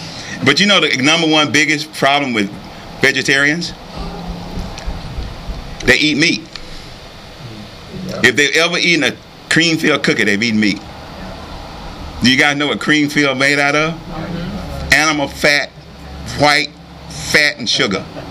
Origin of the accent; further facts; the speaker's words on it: the South, United States; I'm from the South. I know how to say bass.